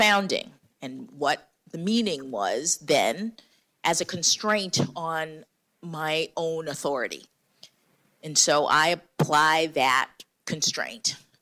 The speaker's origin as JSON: {"language": "English", "town": "Miami", "region": "Florida", "country": "United States", "tie": "born or raised there", "said": "when I was born in 1970 and went to school in Miami, Florida, was completely different."}